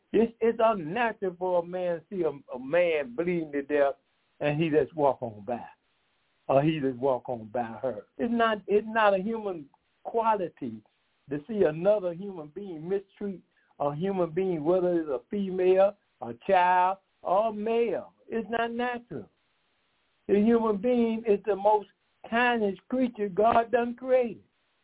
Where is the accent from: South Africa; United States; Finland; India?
United States; Decatur, Georgia; I am from Decatur, Georgia.